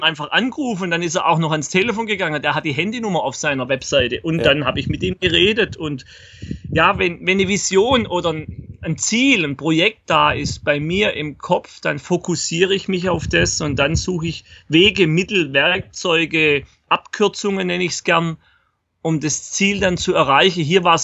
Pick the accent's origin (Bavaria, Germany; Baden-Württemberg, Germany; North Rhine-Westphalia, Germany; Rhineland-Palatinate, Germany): Baden-Württemberg, Germany; und ich komme ja aus dem Schwarzwald und wenn man so durch den Wald geht, der hat ja auch was, viel Sauerstoff, ist doch alles ziemlich dunkel im Schwarzwald.